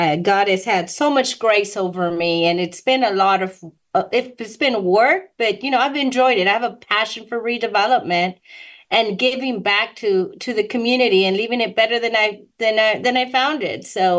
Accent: Dallas, Texas, United States; And I grew up born and raised in West Dallas, mm-hmm. in an 800 square feet home, 9 people, 1 bathroom.

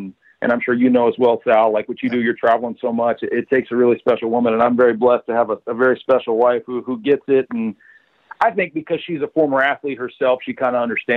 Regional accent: California, United States; Just growing up in California, like there was so much to do that hockey, even though we had the Ducks and the Kings

